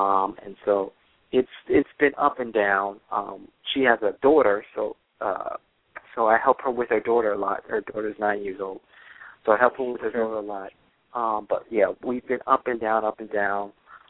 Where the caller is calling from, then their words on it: Florida, United States; I'm from Florida.